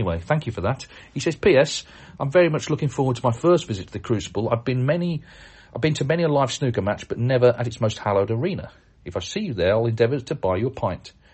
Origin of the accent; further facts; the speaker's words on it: Canada; I'm from Canada and I'm planning to attend the World Championship next year, 2024.